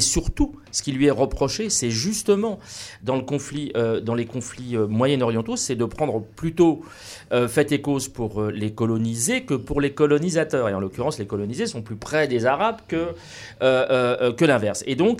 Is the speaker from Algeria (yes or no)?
no; France; born there; Moi, je suis né en France, j'ai un patronyme français, mais pour autant, oui, évidemment que dans l'espace public, j'ai une apparence, à défaut d'être musulman, au moins maghrébin.